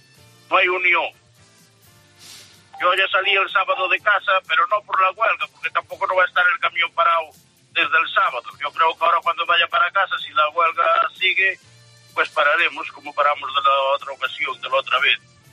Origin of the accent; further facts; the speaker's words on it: Burela, Galicia, Spain; accent: Galician; Soy de Galicia.